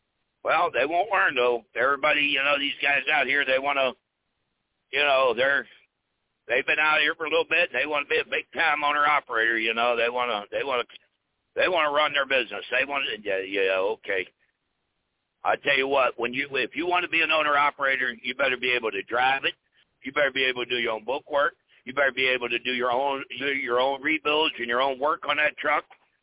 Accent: Missouri, United States; I'm from Missouri. I'll be from Missouri. Show me.

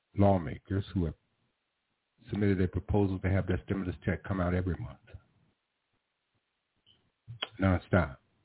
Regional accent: Memphis, Tennessee, United States; in Tennessee, in the lower southwest corner of Tennessee, second largest city, and happened to be my hometown.

